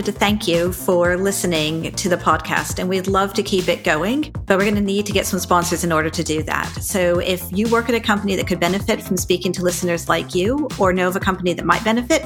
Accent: United States; now in United Kingdom; So as an American expat in the UK

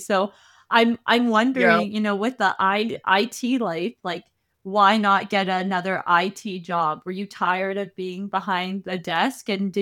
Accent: Winnipeg, Manitoba, Canada; I'm from Winnipeg, so it's like minus 40 degrees in Celsius.

